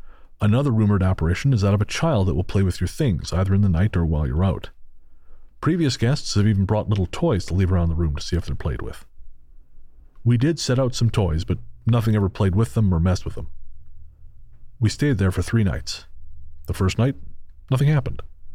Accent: Tennessee, United States; But I grew up in Northeast Tennessee.

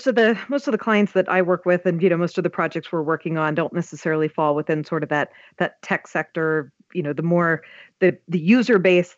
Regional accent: Pittsburgh, Pennsylvania, United States; I'm from Pittsburgh.

